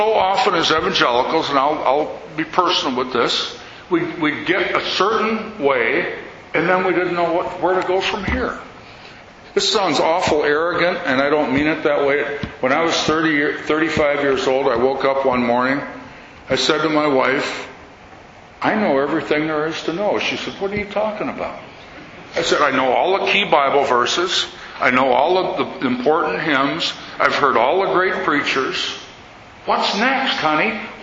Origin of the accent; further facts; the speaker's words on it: Santa Barbara, California, United States; I'm from Santa Barbara.